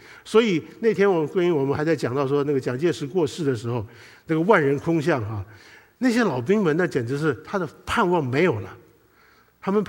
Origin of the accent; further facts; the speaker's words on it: Taiwan; 我是台湾长大的，那我是早期台湾长大的那批人